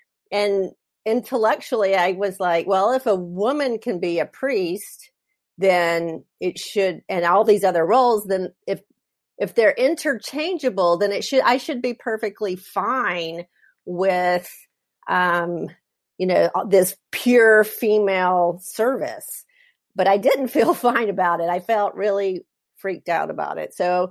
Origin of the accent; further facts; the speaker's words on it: Atlanta, Georgia, United States; But I grew up in the Atlanta area, a very devout Baptist, then Episcopal family.